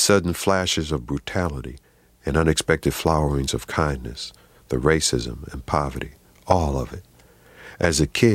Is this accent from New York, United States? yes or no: yes; New York, United States; I am a lifelong New Yorker. I grew up with close ties to my family roots in the South, but I am a New Yorker